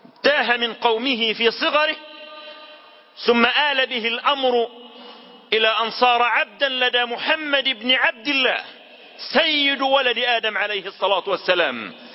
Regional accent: Syria; إنما يصنع اليوم بإخواننا وأشقائنا في بلادنا سوريا

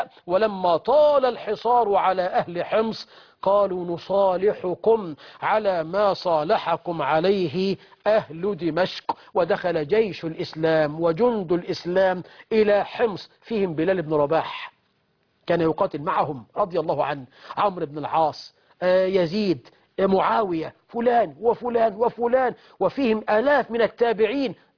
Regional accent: Egypt; بلدنا مصر

